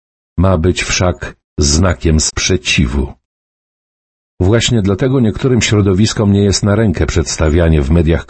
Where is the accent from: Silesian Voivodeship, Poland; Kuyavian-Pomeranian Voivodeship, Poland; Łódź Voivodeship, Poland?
Łódź Voivodeship, Poland; Łódź; Urodziłem się i wychowałem w Łodzi